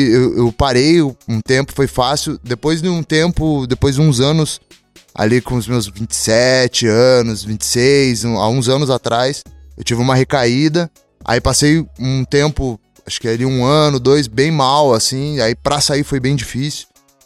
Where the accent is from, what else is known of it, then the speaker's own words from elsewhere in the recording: Curitiba, Paraná, Brazil; Eu sou da região norte de Curitiba e eles também